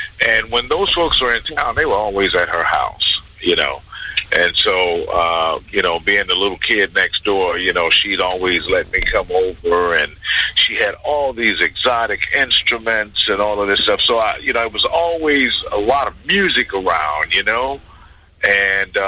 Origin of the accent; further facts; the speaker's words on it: Jackson, Mississippi, United States; I was born in 1957 in Jackson, Mississippi. And I grew up at a time in Jackson, Mississippi, where it was incredibly fertile culturally.